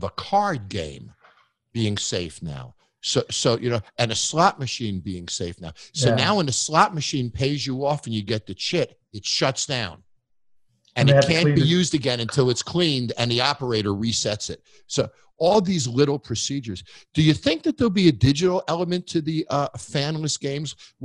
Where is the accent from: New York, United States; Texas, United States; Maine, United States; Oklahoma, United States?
New York, United States; New York City; You know, I'm lucky I got to go see Broadway growing up in New York many, many times.